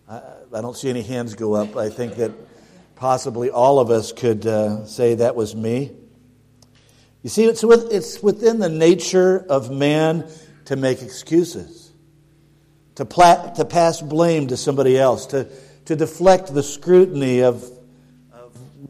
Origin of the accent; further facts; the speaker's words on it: Rochester, New York, United States; As I was growing up in Rochester, New York